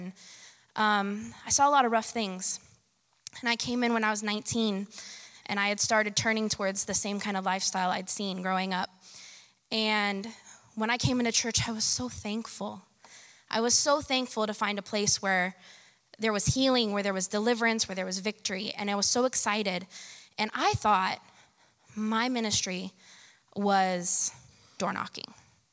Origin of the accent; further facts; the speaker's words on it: Fort Myers, Florida, United States; I'm from Fort Myers.